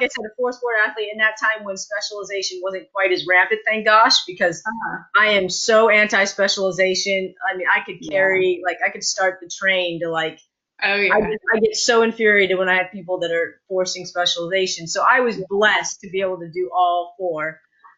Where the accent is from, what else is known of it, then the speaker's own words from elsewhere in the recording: California, United States; also born or lived in New Hampshire; So I grew up in, I was born in New Hampshire, but we moved to California.